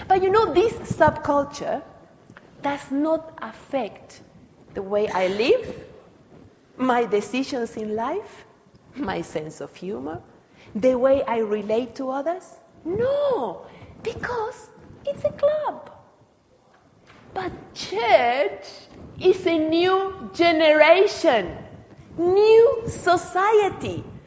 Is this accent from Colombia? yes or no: no; Argentina; English is a second language; I come from Argentina, everything about football, not too much about tennis.